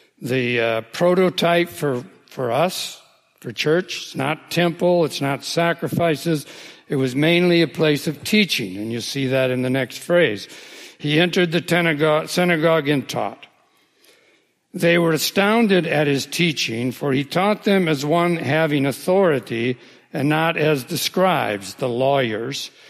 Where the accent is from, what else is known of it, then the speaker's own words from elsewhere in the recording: Boyden, Iowa, United States; I grew up in Boyden, Iowa, where there was a church on every corner, right? It's a religious community.